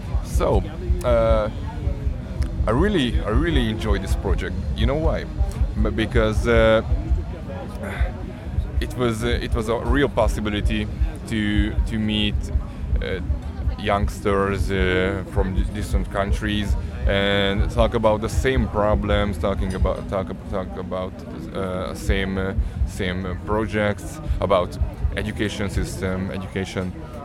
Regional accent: Budapest, Hungary; from Budapest.

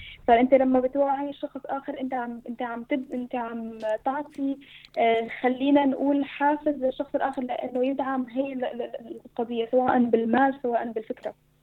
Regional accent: Syria; كلياتنا كسوريين كنا قاعدين ببيوتنا وكنا متعلقين بهي الأخبار وهي القضايا بشكل كبير جدا

